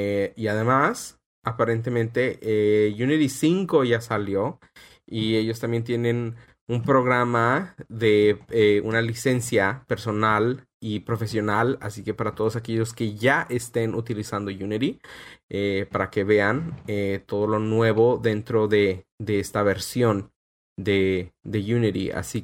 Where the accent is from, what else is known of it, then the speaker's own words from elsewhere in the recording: Mexico; now in United States; cuando yo estaba creciendo en México no había este tipo de establecimientos, pero una vez que estaba en los Estados Unidos